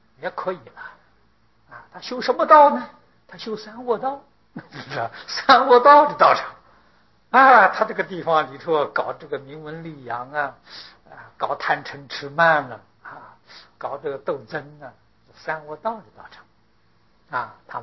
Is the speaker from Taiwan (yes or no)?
yes; Taiwan; 苦啊，啊，比我们台湾人苦啊